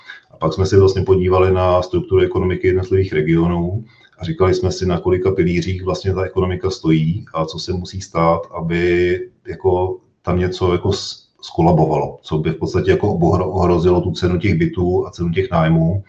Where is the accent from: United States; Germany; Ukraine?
Germany; A že k tomu jsem vyrůstal v Německu